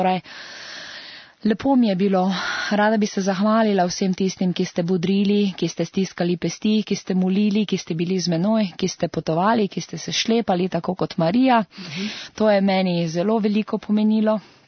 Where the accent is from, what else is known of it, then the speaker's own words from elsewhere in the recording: Ptuj, Drava, Slovenia; od takrat, ko se zavedam, da sem Ptujčanka